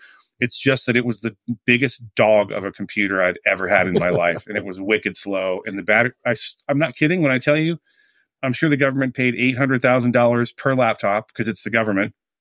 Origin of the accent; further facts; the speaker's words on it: East Coast, United States; I grew up on the East Coast, and it was like this idyllic, you know, wonderful place.